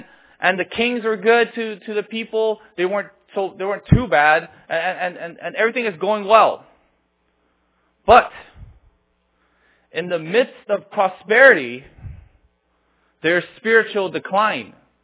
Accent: United States; Now, I'm American, so for now I'm American.

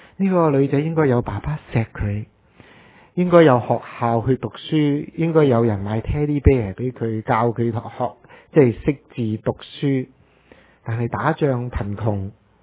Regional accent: Canada; 我不是中国人，我是加拿大人。

